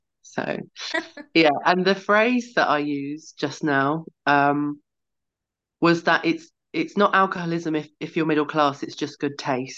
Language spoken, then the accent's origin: English; East of England, United Kingdom; I'm in Hertfordshire in England.